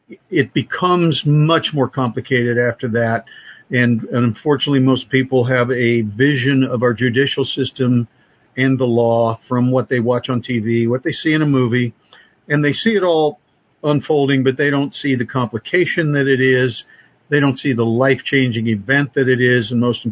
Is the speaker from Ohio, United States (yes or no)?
yes; Ohio, United States; also born or lived in Florida Keys; I had a 12-year career in law enforcement in my home state of Ohio.